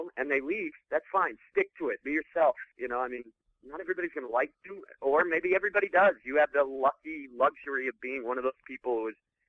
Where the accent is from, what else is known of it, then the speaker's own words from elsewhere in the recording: Maine, United States; growing up in Maine, like, you know, everybody is, they're kind of hardworking. They're from Catholic, big Catholic families.